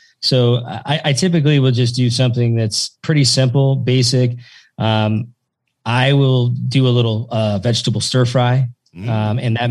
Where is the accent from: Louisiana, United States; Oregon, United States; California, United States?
Oregon, United States; Tillamook; this is maybe comes from growing up in Tillamook, Oregon and working on a big dairy farm.